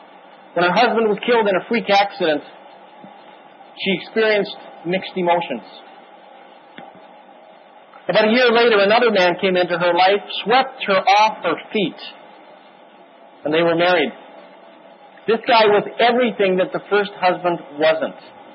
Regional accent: Canada; I was born in Canada, case closed, I'm Canadian.

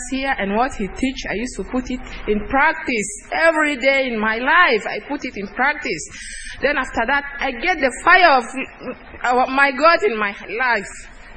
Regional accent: Sudan; now in Cairo, Egypt; I'm from Sudan. I'm here in this church for 7 years.

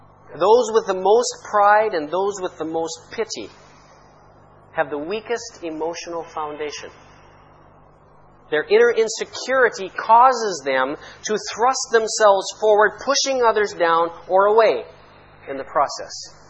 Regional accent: Canada; born or raised there; now in Egypt

